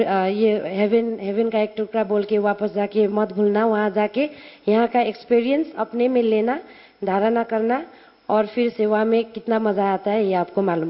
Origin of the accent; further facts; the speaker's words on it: Nepal; मैं नेपाल से हूँ और नेपाल धरान में स्थित BP Koirala institute of health sciences में पैथोलॉजिस्ट के पोस्ट दौर से काम करती हूँ।